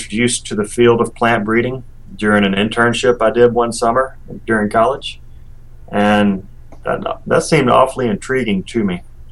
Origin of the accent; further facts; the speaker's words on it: Mississippi, United States; I grew up in Mississippi on a small family farm.